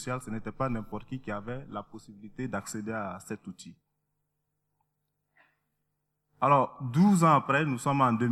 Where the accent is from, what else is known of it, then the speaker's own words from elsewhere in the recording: Burkina Faso; je viens du Burkina Faso.